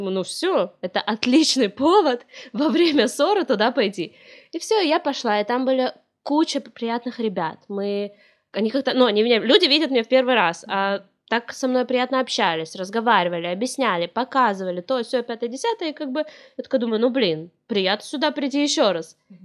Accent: Rostov-on-Don, Rostov Oblast, Russia; also born or lived in Ukraine; Ну, может быть, немножко мой говор. Вот. Так всю жизнь я прожила в городе Ростове-на-Дону. Я всю жизнь знала, что я еврейка.

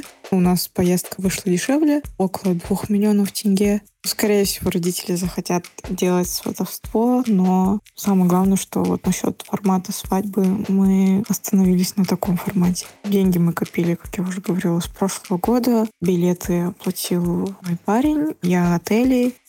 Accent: Kazakhstan; я из Казахстана.

